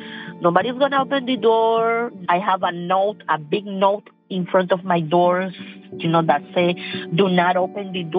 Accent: Nicaragua; English is a second language; moved away as an adult; now in United States; I'm from Nicaragua. I came to this country when I was 21 years old. And I came because I have a daughter.

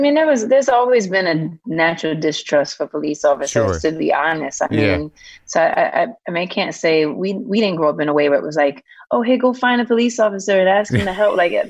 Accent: New York City, New York, United States; Hell's Kitchen and also Harlem.

